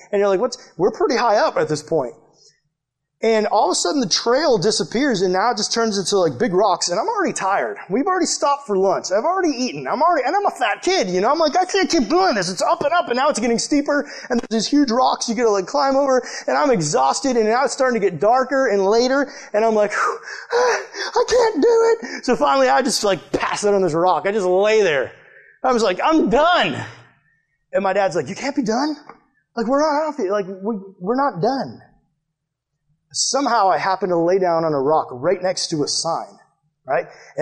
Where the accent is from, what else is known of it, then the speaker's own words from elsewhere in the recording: Massachusetts, United States; I'm from Massachusetts, so New Hampshire's like way up high in the north, above Massachusetts.